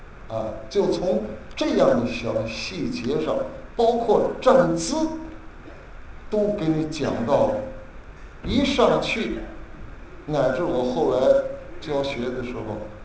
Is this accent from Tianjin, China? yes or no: yes; Tianjin, China; 我记得有一个笑话，就是我刚考进相声队的时候，由于是土生土长天津人，说话字眼儿尖团不分，三山四水呀